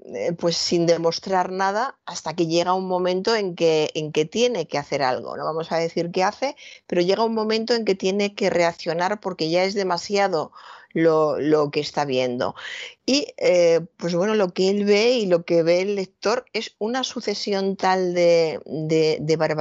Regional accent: Toledo, Castilla-La Mancha, Spain; Yo soy de Toledo, que es un lugar muy especial

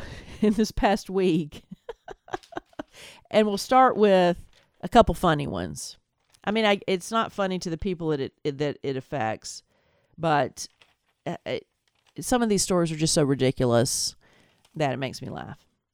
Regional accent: Tennessee, United States; And this is my home state of Tennessee.

